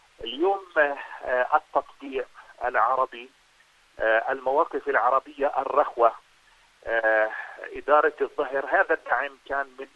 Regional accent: Palestine; بالنسبة لنا كفلسطينيين

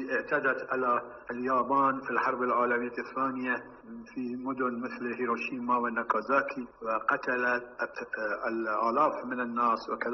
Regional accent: Iran; نظرا للأحداث الأخيرة وارتداءات النظام الصهيوني على بلادنا إيران

